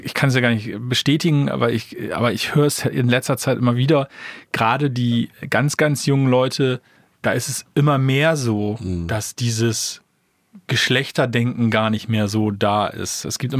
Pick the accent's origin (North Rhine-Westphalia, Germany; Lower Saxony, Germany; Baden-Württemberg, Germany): Lower Saxony, Germany; Oldenburg; ich komme ja aus Oldenburg, Niedersachsen.